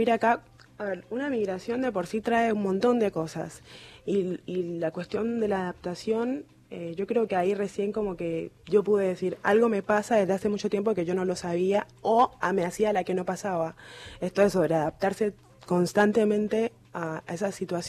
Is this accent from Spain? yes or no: no; Colombia; now in Argentina; Cuando yo me vine, recién traje muchas cosas de Colombia